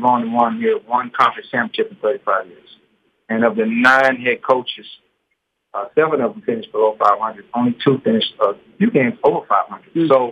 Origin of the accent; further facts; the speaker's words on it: Houston, Texas, United States; So I'm born and raised in Houston, exactly like 80 miles from Lamar's campus to my doorstep where I grew up from.